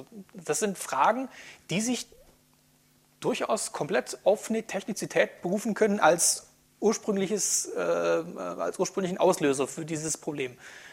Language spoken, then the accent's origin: German; Baden-Württemberg, Germany; Kann es passieren, dass ich meine Identität verliere, zum Beispiel jetzt als Schwabe